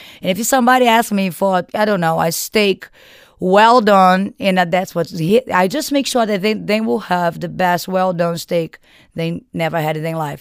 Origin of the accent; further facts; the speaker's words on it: Liguria, Italy; You know, I grew up in Liguria, which is, you know, next to France.